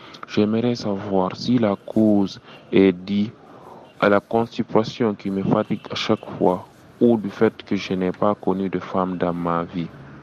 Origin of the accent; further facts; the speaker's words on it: Guinea; je suis de la Guinée-Conakry. J'ai 23 ans.